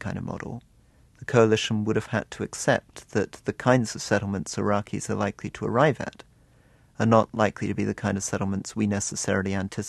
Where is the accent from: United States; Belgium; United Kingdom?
United Kingdom; As a British diplomat, I think we suffer enormously in our attempts to engage with the rest of the world